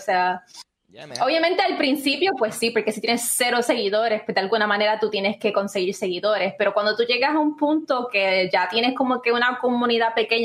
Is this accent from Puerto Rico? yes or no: yes; Puerto Rico; yo soy de Puerto Rico, tengo una comunidad pequeña que represento al Caribe